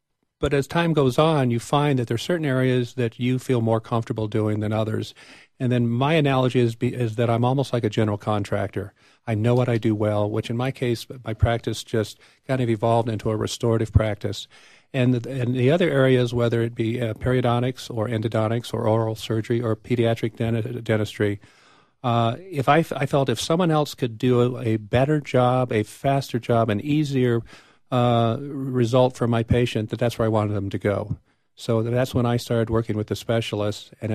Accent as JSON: {"language": "English", "town": "Durango", "region": "Colorado", "country": "United States", "tie": "born or raised there", "said": "I grew up in Durango."}